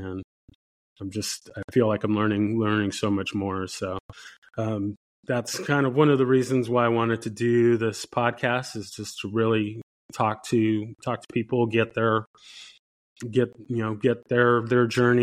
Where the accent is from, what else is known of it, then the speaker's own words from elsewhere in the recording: San Diego, California, United States; now in Dallas-Fort Worth, United States; I'm from San Diego, California, And now I'm living in the Dallas-Fort Worth area in Texas.